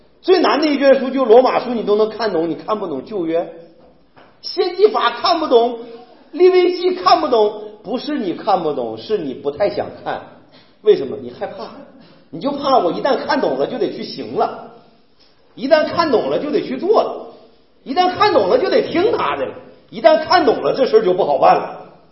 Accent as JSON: {"language": "Chinese", "country": "China", "said": "因为你知道我们中国人呢、啊、很正规的"}